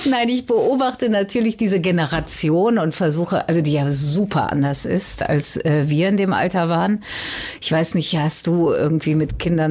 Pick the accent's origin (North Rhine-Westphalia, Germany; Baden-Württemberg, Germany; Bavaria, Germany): North Rhine-Westphalia, Germany; Cologne